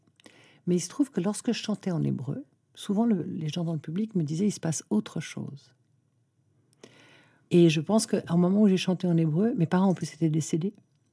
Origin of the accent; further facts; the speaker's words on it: Geneva, Switzerland; born there; moi je suis née à Genève